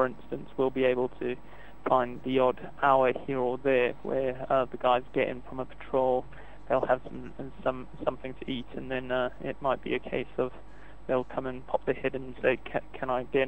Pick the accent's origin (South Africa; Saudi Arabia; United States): South Africa; I grew up in South Africa